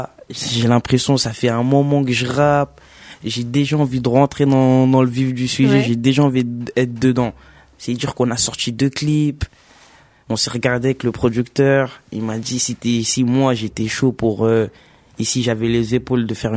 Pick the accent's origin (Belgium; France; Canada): France; Gonesse, Île-de-France; Parce que moi, je viens de Gonesse, en fait.